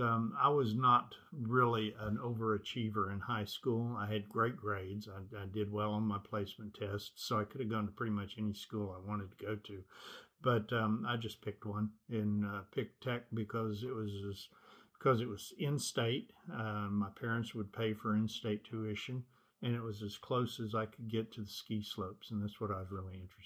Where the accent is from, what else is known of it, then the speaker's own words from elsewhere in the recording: Houston, Texas, United States; also born or lived in Oklahoma City / Ponca City / Lubbock; I was born in Houston and spent most of my early childhood in Oklahoma, Oklahoma City and Ponca City, then moved back to Houston for high school